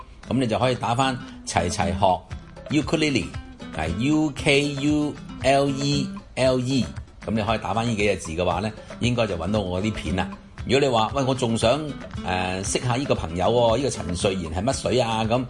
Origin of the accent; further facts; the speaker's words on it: Hong Kong; 咁我哋作为香港人嘅话咧